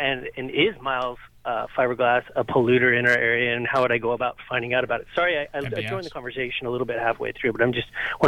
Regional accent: Oregon, United States; now in Clackamas County, United States; I'm out here in Clackamas County, but I grew up in Northeast.

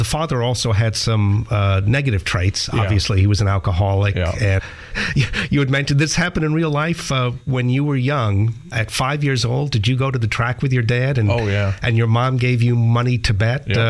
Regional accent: New York, United States; I grew up first in New York, so we went to a New York Giants game, Mets games, things like that.

